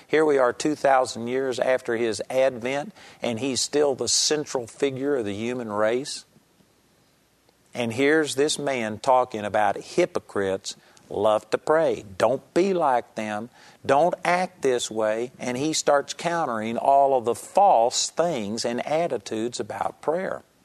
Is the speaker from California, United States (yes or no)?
no; Texas, United States; I grew up in Texas, and they all talked with the Texan accent, and they were kind of rednecks, and they talked Texan.